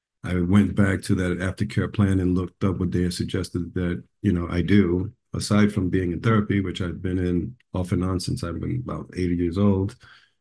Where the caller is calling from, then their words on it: New York City, New York, United States; I'm calling in from the Bronx, New York, so I'm Northeast